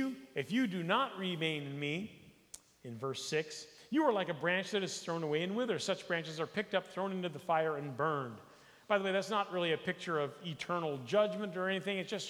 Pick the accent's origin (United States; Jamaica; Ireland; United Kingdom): United States; I grew up in the United States where a vine, to me, was something that Tarzan swung in on, you know?